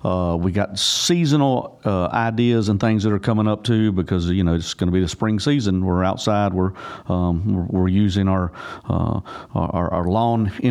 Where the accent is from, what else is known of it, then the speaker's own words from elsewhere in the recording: Mooresville, North Carolina, United States; That whole area of Iredell County, which I'm from Mooresville area